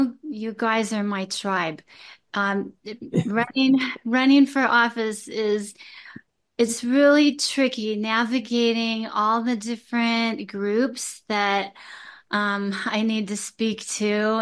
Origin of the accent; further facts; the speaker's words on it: Glendale, California, United States; Yeah, we grew up in Glendale, California, just one mile apart, went to all the public schools, the same schools